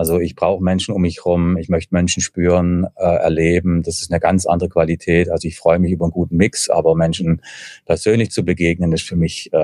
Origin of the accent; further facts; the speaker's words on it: Rosenheim, Bavaria, Germany; born there; Ich bin auch gebürtiger Rosenheimer, auch wenn man es nicht mehr hört.